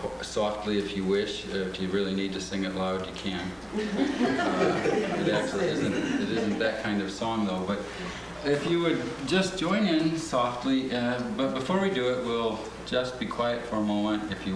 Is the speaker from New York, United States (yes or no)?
no; Valparaiso, Indiana, United States; I'm from Valparaiso, Indiana